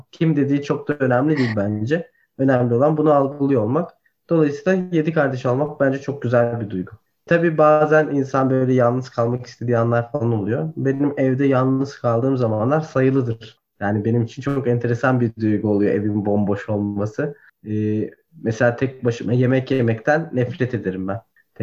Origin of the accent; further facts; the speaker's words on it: Istanbul, Turkey; Hem Türk'üm hem İtalyan'ım. Çift vatandaşım. Ama doğma büyüme İstanbulluyum. Dolayısıyla Türkçem zaten hali hazırda çok iyi gördüğünüz gibi.